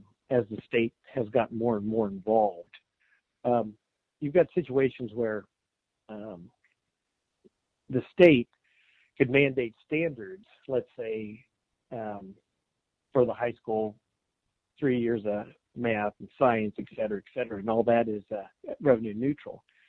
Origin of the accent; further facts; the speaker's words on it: Mount Pleasant, Iowa, United States; Sure. I grew up in Mount Pleasant, Iowa.